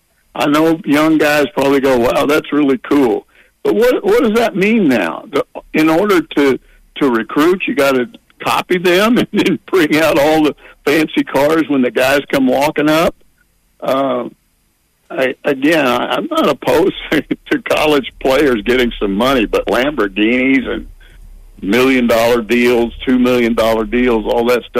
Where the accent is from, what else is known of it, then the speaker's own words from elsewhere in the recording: Texas, United States; I grew up in Texas around a bunch of guys that hate UT